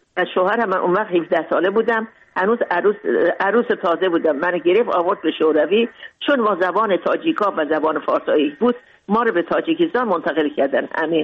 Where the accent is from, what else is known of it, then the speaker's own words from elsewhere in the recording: Mashhad, Razavi Khorasan, Iran; also born or lived in Moscow; now in Tajikistan; بزرگ شدم در مشهد، بزرگ درس خوندم، بزرگ شدم. و از اونجایم